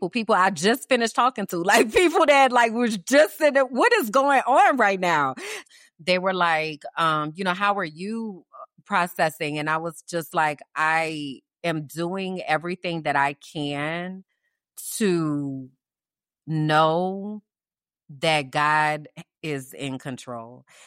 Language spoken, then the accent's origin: English; New Orleans, Louisiana, United States; And keep in mind, I'm from New Orleans, so I don't have a lot of pictures of myself at all.